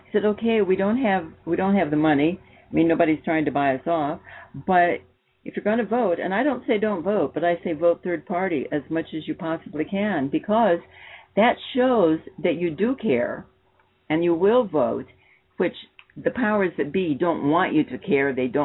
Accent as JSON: {"language": "English", "region": "Illinois", "country": "United States", "said": "even though I'm from Illinois and people say, well, you're from Illinois, you had to know and like Obama."}